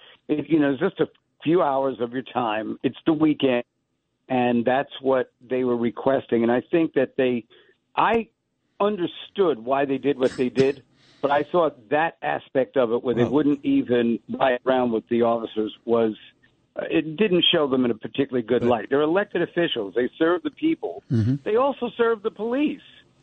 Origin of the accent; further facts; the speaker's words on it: Long Island, New York, United States; now in New York, United States; I represent Harlem, but I didn't grow up in Harlem. I grew up in Long Island.